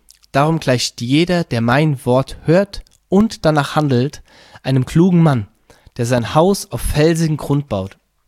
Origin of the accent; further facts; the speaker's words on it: Germany; da sind wir Deutsche, oder wir Menschen sehr schnell drin